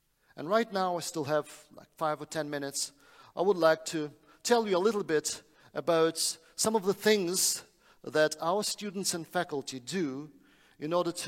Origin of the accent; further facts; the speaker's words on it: Moldova; I can travel because I'm a Moldavian citizen. I have a Moldavian passport. So when the war began, I brought my family to my hometown in Moldova.